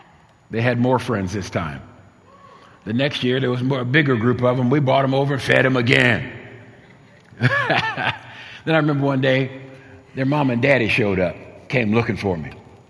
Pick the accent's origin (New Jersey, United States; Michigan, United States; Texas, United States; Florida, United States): New Jersey, United States; also born or lived in Virginia; I'm from New Jersey, but I'd come here from Virginia.